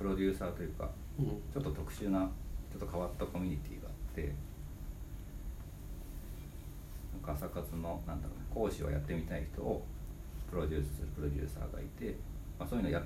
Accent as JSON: {"language": "Japanese", "region": "Gunma", "country": "Japan", "moved": "as an adult", "said": "大学の時に、群馬県出身なんですけど、大学の時にこっちに来て"}